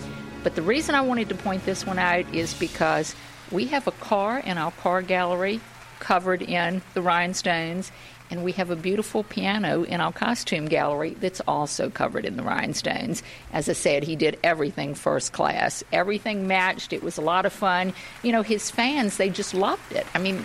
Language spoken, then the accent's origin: English; Virginia, United States; Actually, I'm from Virginia, and I remember that black and white show.